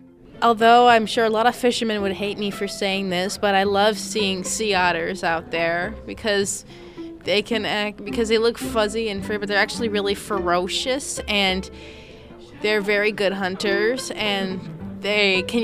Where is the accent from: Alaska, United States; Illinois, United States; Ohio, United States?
Alaska, United States; Craig; I'm from Craig, Alaska, which is from the Southeast Panhandle. The type of Alaska that I grew up around is around boats and hunting